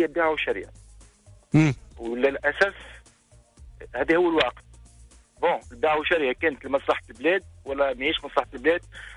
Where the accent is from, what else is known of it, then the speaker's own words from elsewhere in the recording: Tunisia; وكيما انا تونسي هنا